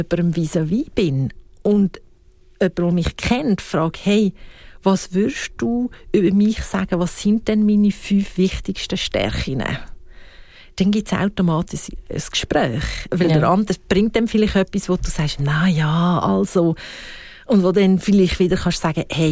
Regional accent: Switzerland

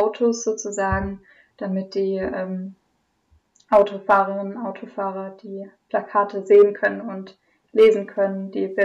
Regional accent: Freiburg, Baden-Württemberg, Germany; ich komm aus Freiburg, also aus der Umgebung, aus einem kleinen Dorf, genau.

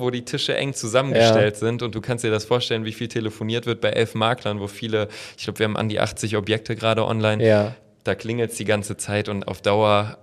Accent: Trier, Rhineland-Palatinate, Germany; born there; now in Bremen, Germany; Ich selber komme gebürtig aus Trier.

